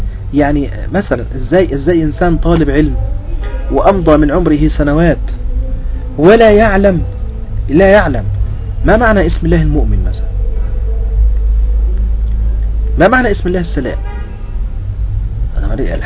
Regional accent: Egypt; وهي مثلا بتدرس عندنا في مصر في الأزهر

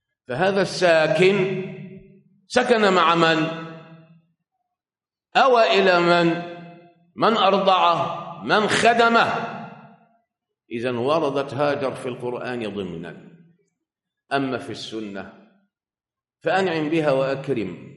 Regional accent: Egypt; طبعا احنا كمصريين

